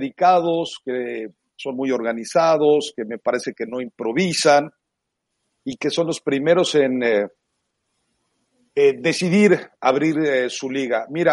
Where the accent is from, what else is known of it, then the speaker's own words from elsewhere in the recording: Mexico; Nosotros sí, como mexicanos